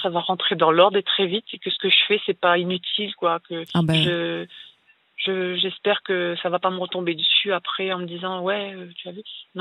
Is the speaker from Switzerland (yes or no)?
no; Hauts-de-France, France; Moi, je suis du nord de la France, hein. Je suis une ch'ti.